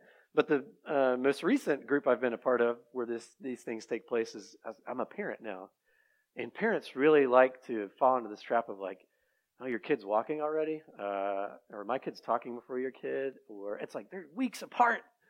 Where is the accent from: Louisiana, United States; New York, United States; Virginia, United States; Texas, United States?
Virginia, United States; Christiansburg; I grew up in Christiansburg, just down the road. I didn't make it very far, obviously.